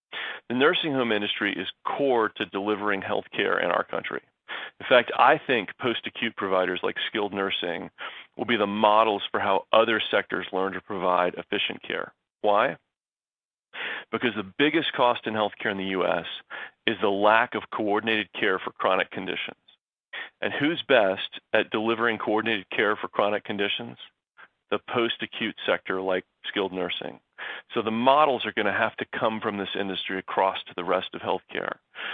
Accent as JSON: {"language": "English", "town": "Nashville", "region": "Tennessee", "country": "United States", "said": "I am a senior living lawyer at Polsinelli, and I hail from Nashville, Tennessee."}